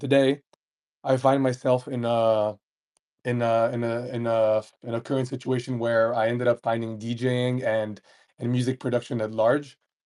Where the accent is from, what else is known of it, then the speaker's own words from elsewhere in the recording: Spain; I live in Spain. I was raised in Spain.